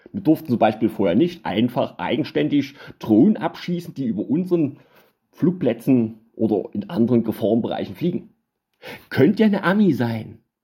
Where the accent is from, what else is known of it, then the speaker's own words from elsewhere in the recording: Dresden, Saxony, Germany; Ich meine, ich als Dresdner will da nicht meckern.